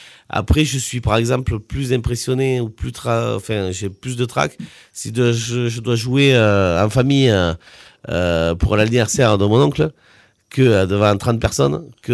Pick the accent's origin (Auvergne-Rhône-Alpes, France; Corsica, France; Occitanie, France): Occitanie, France; Cahors; on est originaire d'ici, de Cahors